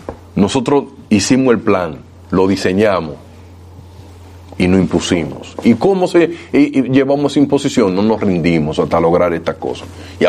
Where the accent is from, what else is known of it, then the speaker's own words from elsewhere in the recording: Dominican Republic; ¿Qué pasa en mi país, aquí en República Dominicana?